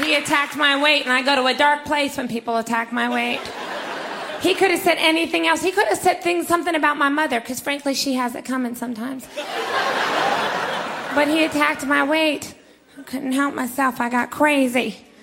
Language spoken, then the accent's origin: English; the South, United States; moved away as an adult; now in New York, United States; No, I'm originally from the South, but I've lived in New York now for 7 years